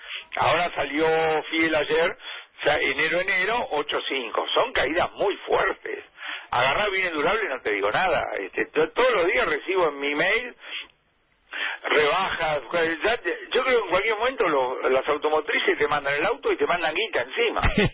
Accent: Argentina; como somos los argentinos, muy sensibilizados porque tenemos historia

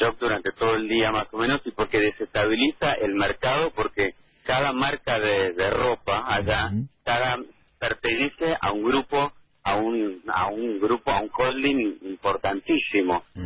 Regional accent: Argentina; soy el único argentino que tiene likeado por él en el 2017

